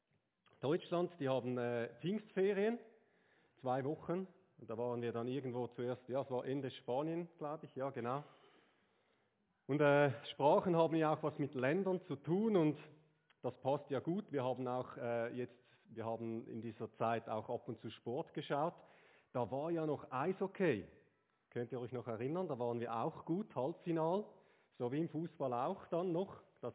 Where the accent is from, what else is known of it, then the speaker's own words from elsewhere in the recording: Switzerland; Ich habe mich einfach so als Schweizer gerade angesprochen, ja.